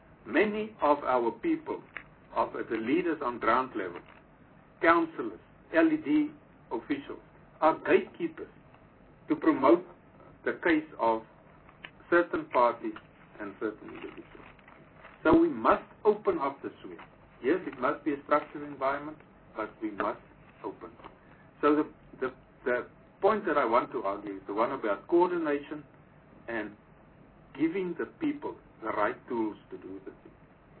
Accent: Northern Cape, South Africa; Now, I'm from the Northern Cape.

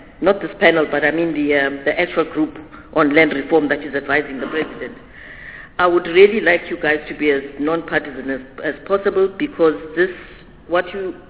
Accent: South Africa; what are the mistakes that we have made as South Africans? Now I'm talking as a South African.

